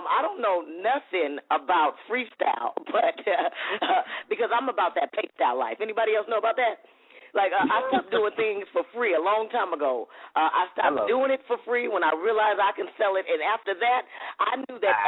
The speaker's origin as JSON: {"language": "English", "town": "Compton", "region": "California", "country": "United States", "said": "I'm from Compton, so you know I got to represent Compton. I got Compton, baby, you know?"}